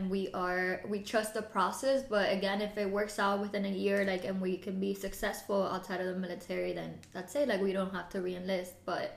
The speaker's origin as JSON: {"language": "English", "town": "Miami", "region": "Florida", "country": "United States", "said": "I'm from Miami, so imagine it's, like, very, like, city, island type of weather."}